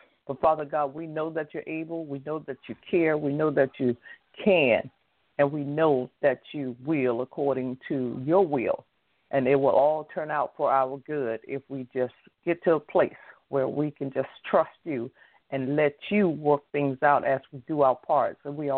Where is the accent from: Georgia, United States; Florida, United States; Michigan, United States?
Florida, United States; You know, I'm from South Florida, Dr. Fletcher. I move up here to Central Florida.